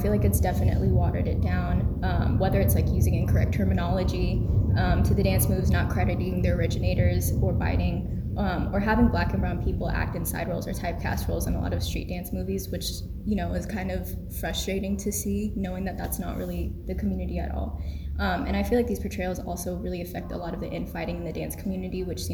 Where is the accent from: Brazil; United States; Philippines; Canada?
Philippines; as a Filipino woman, it's something I'm honored to have the opportunity to learn about and be a part of.